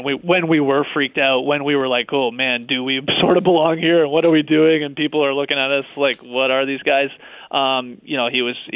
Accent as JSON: {"language": "English", "country": "Canada", "said": "Chuck's hilarious because he knows we're from Canada, so anytime he sees us, that's what he references."}